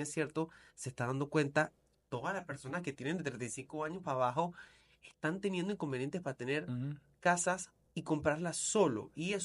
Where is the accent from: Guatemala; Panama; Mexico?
Panama; Soy panameño, ya tenía la estabilidad.